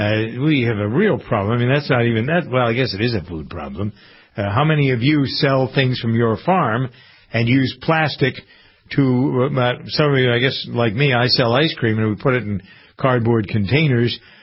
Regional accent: United States; I'm an American family farmer. I've been around cows all my life.

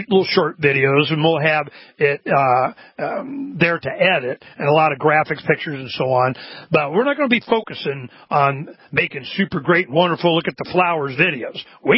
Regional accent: Arizona, United States; we're from Arizona, raised our family here.

